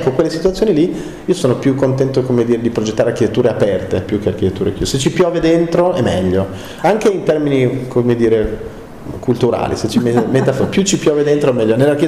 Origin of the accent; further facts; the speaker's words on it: Turin, Piedmont, Italy; moved away as an adult; now in Milan, Italy; Io sono venuto a Milano nel 85 perché sono di Torino, sono emigrato qua